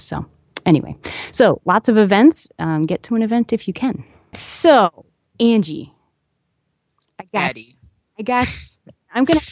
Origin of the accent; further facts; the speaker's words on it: Copenhagen, Capital Region of Denmark, Denmark; there's Drupalhagen, which is Drupal Camp in Copenhagen, my hometown, and I will be attending that.